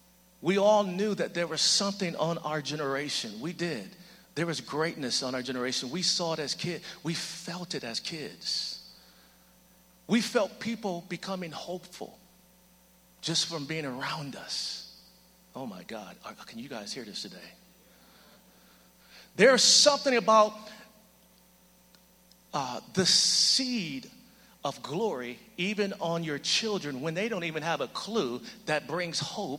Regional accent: Michigan, United States; I'm from Michigan originally, in high school.

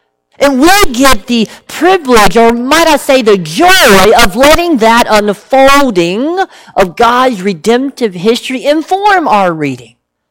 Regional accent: the South, United States; Yeah, growing up in the South, these types of sayings, proverbs, if you will

